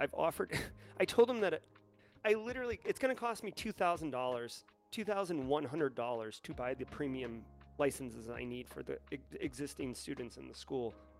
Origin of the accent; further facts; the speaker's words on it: New England, United States; I grew up in New England, so like I was like basically force-fed Dunks.